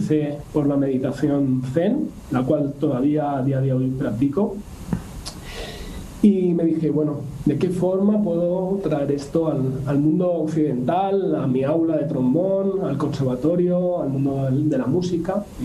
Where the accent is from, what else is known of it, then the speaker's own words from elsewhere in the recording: Buñol, Valencian Community, Spain; Soy de Buñol. Bueno, uno de los grandes pueblos en el tema, como tú decías, de bandas de música. Tengo la suerte de haber nacido aquí